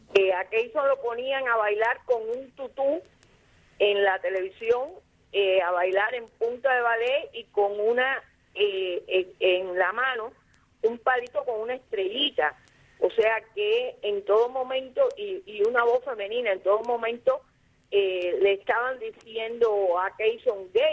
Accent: Cuba; nosotros somos cubanos

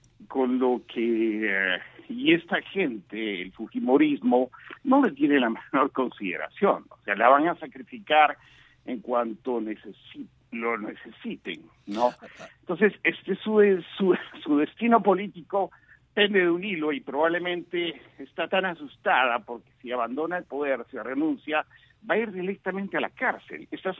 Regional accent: Arequipa, Peru; Yo nací el año 60, yo he visto cuando era niño lo que era la serranía, yo soy serrano, además soy de Arequipa, que está muy cerca de La Paz, de hecho Arequipa se parece más a La Paz que a Lima

